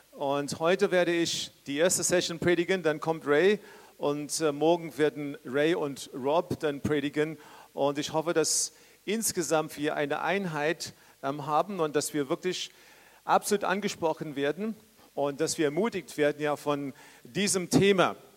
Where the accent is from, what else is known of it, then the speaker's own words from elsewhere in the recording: Dresden, Saxony, Germany; eine kleine Werbung für Dresden. So die Stadt, wo ich herkomme und die Stadt, wo ich jetzt wohne, meine Heimat und meine Heimat geworden.